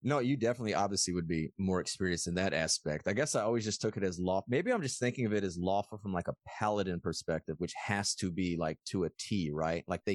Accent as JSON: {"language": "English", "region": "Texas", "country": "United States", "tie": "born or raised there", "said": "like me growing up in Texas, you growing up in Georgia"}